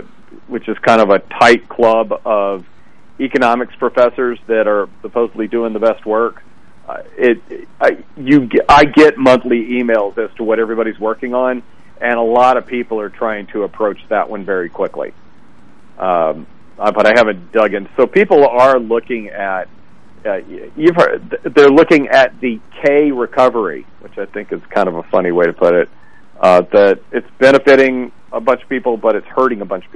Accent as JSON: {"language": "English", "town": "Memphis", "region": "Tennessee", "country": "United States", "tie": "born or raised there", "said": "And in the town I grew up in Memphis, so many people have moved to the suburbs"}